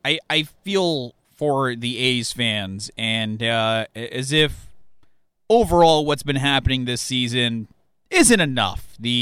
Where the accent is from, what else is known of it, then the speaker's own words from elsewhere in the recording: California, United States; I grew up in the Bay Area. A lot of my friends are A's fans.